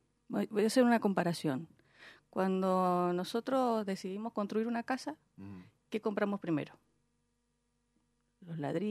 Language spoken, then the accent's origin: Spanish; Argentina; pero como argentinos está lejos de que eso suceda